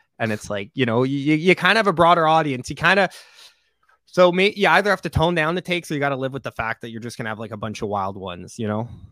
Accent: Montreal, Quebec, Canada; I'm Canadian, by the way. I'm from Montreal, Canada.

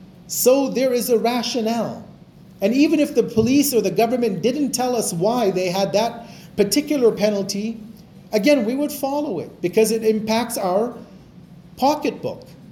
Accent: Edmonton, Alberta, Canada; because I'm from Edmonton, so I'll make dua for Edmonton.

